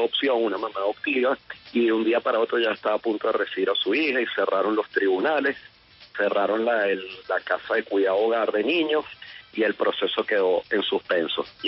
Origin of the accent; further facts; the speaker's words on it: Venezuela; now in Caracas, Venezuela; Soy un venezolano viviendo en Venezuela, que eso es algo extraño en estos tiempos, ¿no?